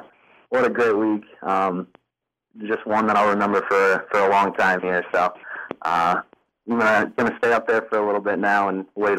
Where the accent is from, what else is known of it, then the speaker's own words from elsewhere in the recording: Grand Rapids, Michigan, United States; he was from Muskegon, I was from Grand Rapids